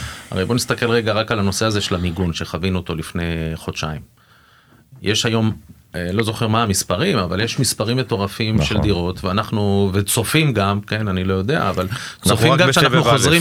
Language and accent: Hebrew; Romania; אבל אני רומני, מה אני אעשה?